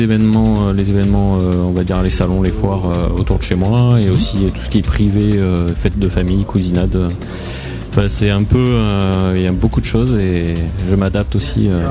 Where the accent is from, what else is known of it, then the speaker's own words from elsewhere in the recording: Limoges, Nouvelle-Aquitaine, France; Donc, je suis de Limoges, à côté de Limoges.